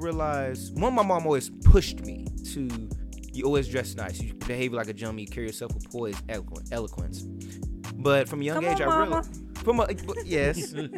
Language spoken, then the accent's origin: English; Las Vegas, Nevada, United States; Yes, born and raised in Las Vegas.